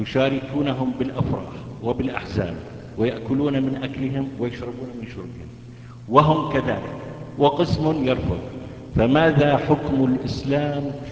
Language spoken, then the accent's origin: Arabic; Izra, Daraa Governorate, Syria; أنا مواطن من سوريا محافظة درعا مدينة الزرع، لي سؤال وطلب. سؤالي: ما الحكم في بلدنا مدينة إزراء تقسم إلى قسمين، قسم النصارى وقسم المسلمون؟